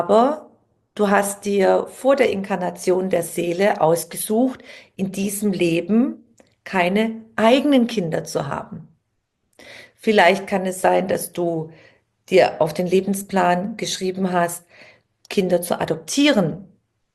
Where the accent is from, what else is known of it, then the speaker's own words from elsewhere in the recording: Baden-Württemberg, Germany; Es gibt da ein ganz klassisches Beispiel, was man bei uns im Schwabenland sagt.